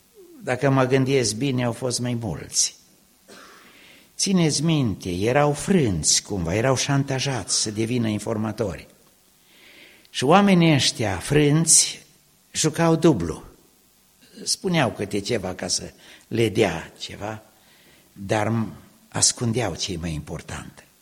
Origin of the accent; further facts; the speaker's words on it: Aiud, Alba County, Romania; Eu sunt de la Aiud